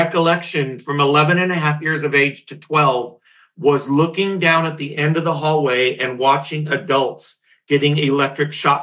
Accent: Harlingen, Texas, United States; Came back to the Rio Grande Valley down on the frontera where I grew up in Harlingen, Texas, and right along the Mexican border.

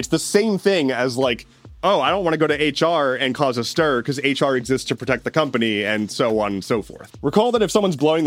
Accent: United States; But my home country is on fire. Literally. Alive. So anyway, the United States is 1 week from the government shutting down.

